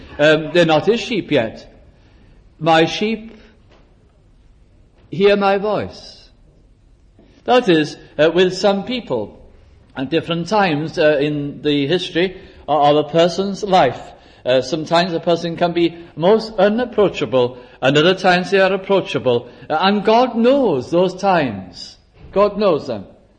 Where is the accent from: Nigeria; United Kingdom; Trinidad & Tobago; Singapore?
United Kingdom; Wales; accent: Welsh; And supposing now that you are all Welsh-speaking here, as I am Welsh-speaking, and many of you are